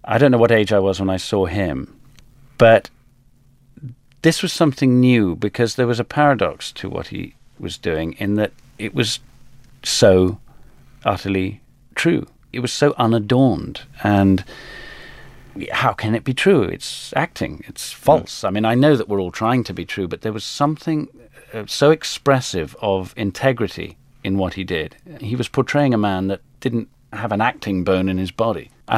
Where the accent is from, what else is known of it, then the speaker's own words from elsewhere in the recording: Nigeria; also born or lived in England; I was born in England, but within a very few weeks I was taken to West Africa, where my father was teaching history in Nigeria.